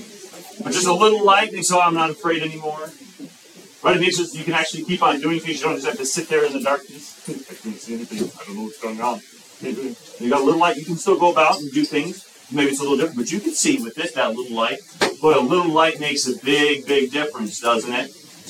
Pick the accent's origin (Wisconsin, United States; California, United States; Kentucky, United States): Wisconsin, United States; okay, we're from Wisconsin, okay, so we get snow.